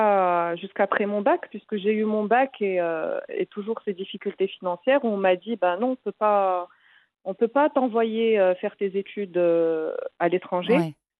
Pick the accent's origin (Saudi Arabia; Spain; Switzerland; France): Saudi Arabia; also born or lived in Morocco; j'ai pas grandi au Maroc. J'ai grandi toute mon enfance en Arabie Saoudite parce que mon papa était expatrié là-bas. Et très rapidement, à l'adolescence, Y a, mes parents se sont séparés et on a dû rentrer au Maroc.